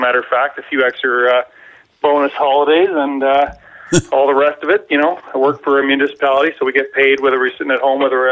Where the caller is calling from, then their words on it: Ontario, Canada; I'm from Ontario, Canada.